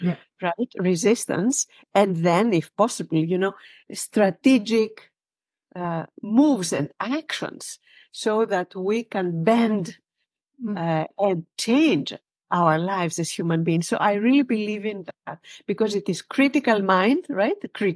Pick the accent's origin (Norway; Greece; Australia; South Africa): Greece; English is a second language; I am from Greece. I did my degree in law in Greece and then did graduate studies abroad in the United States